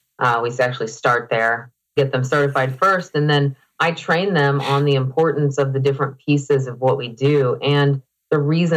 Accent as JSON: {"language": "English", "region": "Oklahoma", "country": "United States", "tie": "born or raised there", "said": "Well, I grew up in Oklahoma."}